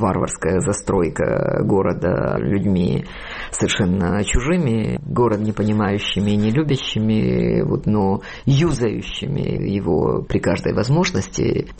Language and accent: Russian; Kyiv, Ukraine; Ну, я выросла в Киеве. То есть я в школу пошла в Киеве.